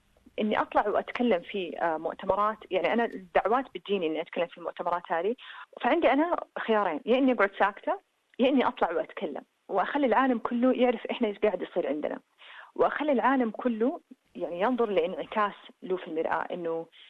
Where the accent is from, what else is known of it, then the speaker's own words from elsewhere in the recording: Saudi Arabia; عندنا في السعودية محرمات